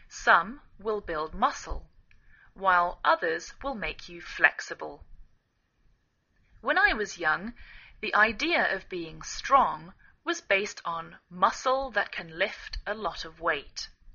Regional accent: England, United Kingdom; now in United States

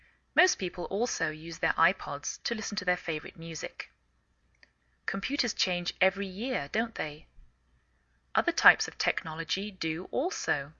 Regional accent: England, United Kingdom; now in United States

